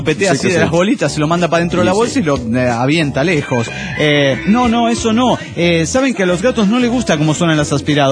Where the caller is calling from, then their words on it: Oxnard, California, United States; Hola, ¿cómo están? … de Oxnard, California.